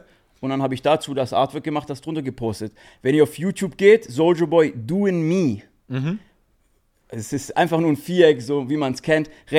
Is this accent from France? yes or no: no; Germany; wo ich aufgewachsen bin, so am Bodensee, keinen kannte